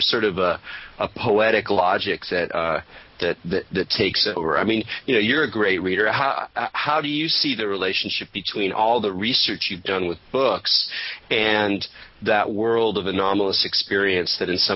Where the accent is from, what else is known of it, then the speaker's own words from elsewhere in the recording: California, United States; since I also kind of basically did a book on Weird California, I thought we would bond on or at least my home state.